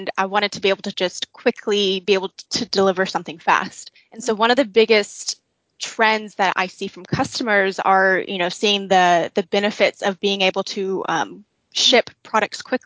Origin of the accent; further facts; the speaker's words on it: the South, United States; accent: Southern; now in United Kingdom; sound extremely Southern in the UK. So I have to kind of check myself, because people are like, oh, where are you from? You have a really strong accent.